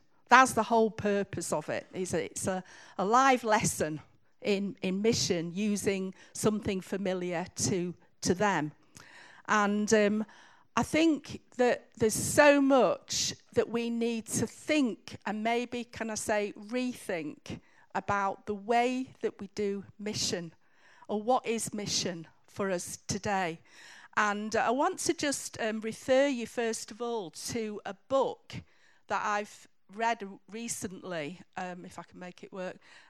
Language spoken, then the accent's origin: English; Manchester, North West England, United Kingdom; you can tell I'm from Manchester